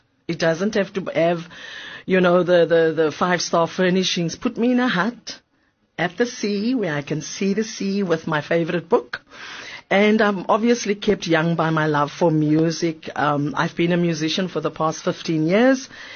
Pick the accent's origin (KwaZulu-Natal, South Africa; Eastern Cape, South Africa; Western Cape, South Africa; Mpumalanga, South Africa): Western Cape, South Africa; Bontheuvel; born there; I was born in Bontheuvel, one of seven children.